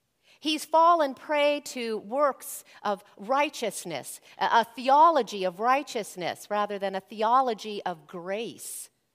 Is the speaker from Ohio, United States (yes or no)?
yes; Columbus, Ohio, United States; if you don't know, I grew up in the Columbus area.